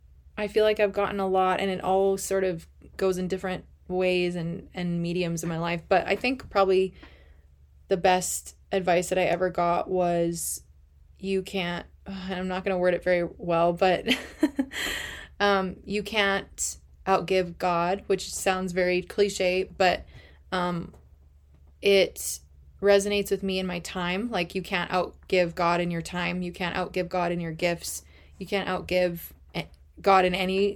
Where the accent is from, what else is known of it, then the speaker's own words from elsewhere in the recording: Canada; I live in like Northwest Canada. So, you know, we don't have a lot of sun in the winter. We have a lot of sun in the summer. It doesn't ever get really super hot.